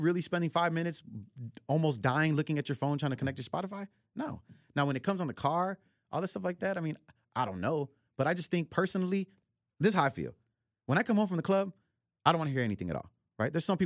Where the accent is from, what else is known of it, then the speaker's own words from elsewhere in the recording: Chicago, Illinois, United States; But I equally am as prideful like everybody else that's from here as a Chicagoan.